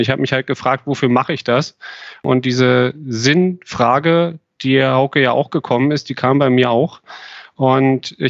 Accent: Potsdam, Brandenburg, Germany; also born or lived in Cottbus; ja, ich bin in Brandenburg groß geworden, in Potsdam, bin in Cottbus geboren worden, also ein gebürtiger Brandenburger, hört man wahrscheinlich auch in der Stimmfärbung an der einen oder anderen Stelle.

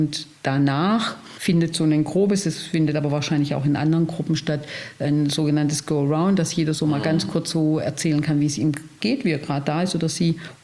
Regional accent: Stuttgart, Baden-Württemberg, Germany; ich komme aus Stuttgart

